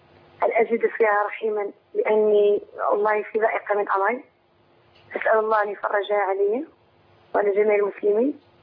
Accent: Morocco; أنا شابة من المغرب.

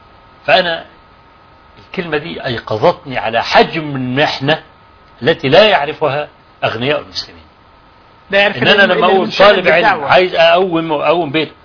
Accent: Kafr El Sheikh, Kafr El Sheikh Governorate, Egypt; معظم المشايخ الموجودين في مدينتي في كفر الشيخ يعني

